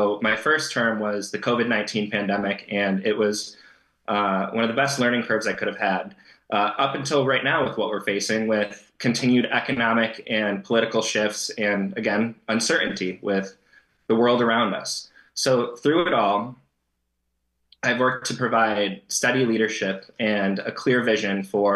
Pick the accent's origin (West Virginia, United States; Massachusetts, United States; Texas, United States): Massachusetts, United States; Pittsfield; I was born and raised in Pittsfield.